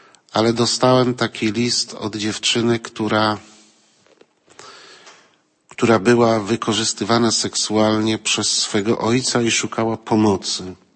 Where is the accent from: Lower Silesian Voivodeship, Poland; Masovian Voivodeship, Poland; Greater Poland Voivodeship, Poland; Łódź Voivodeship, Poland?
Greater Poland Voivodeship, Poland; Piła; now in Toruń, Poland; Jestem z Piły, mieszkam w Toruniu.